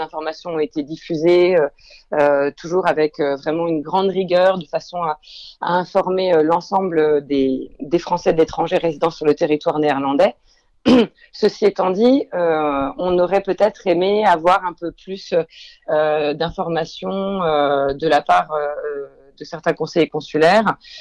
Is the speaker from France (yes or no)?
yes; France; now in Netherlands; Donc, je suis française expatriée aux Pays-Bas